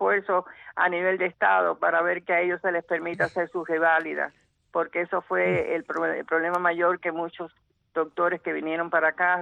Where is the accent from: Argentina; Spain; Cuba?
Cuba; now in United States; Todos somos cubanos, yo quiero a Cuba, como lo digo cada vez que pienso en Cuba y pienso el momento en que yo me estaba alejando en aquel avión que venía para acá, para los Estados Unidos.